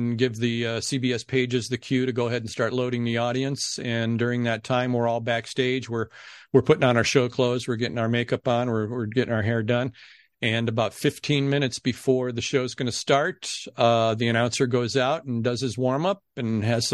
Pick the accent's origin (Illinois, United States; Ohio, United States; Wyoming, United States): Ohio, United States; I grew up just outside of Cleveland, a couple minutes.